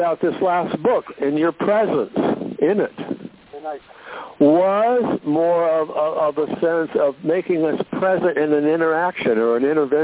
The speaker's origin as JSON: {"language": "English", "town": "San Diego", "region": "California", "country": "United States", "tie": "born or raised there", "said": "Where we live, I don't see very many cars, but I grew up in San Diego and the interstate and all of that."}